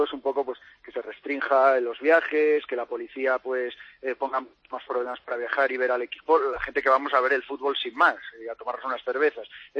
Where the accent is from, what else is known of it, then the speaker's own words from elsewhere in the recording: A Coruña, Galicia, Spain; now in Madrid, Spain; yo soy de Coruña, pero yo vivo en Madrid desde hace años